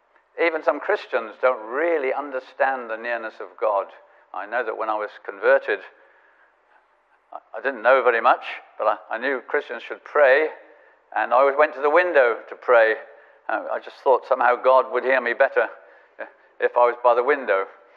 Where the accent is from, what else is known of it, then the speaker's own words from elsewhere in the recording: Lahore, Punjab, Pakistan; born there; also born or lived in Asia; I was born in Lahore, which, as you know, is in Pakistan, and had all my early life in Asia.